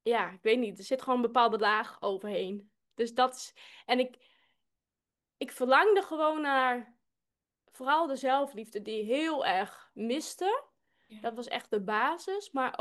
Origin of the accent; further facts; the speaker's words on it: Friesland, Netherlands; Ik ben 29, bijna 30. ik kom uit Friesland. Zal je misschien ook wel horen.